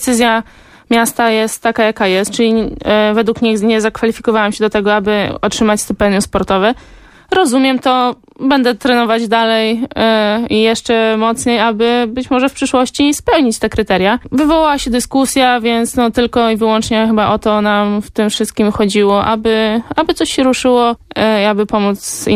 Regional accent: Gdańsk, Pomeranian Voivodeship, Poland; Oczywiście, że jestem gdańszczanką. W Gdańsku się urodziłam, cały czas tu mieszkam, trenuję

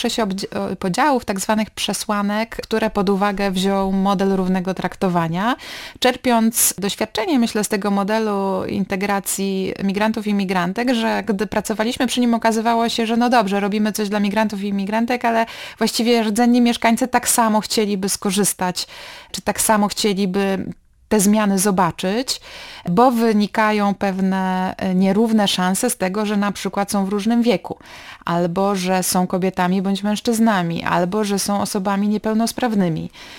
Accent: Gdynia, Pomeranian Voivodeship, Poland; bo nie jestem z Gdańska. No jestem tak. Z Gdyni, ale pracuję w Gdańsku.

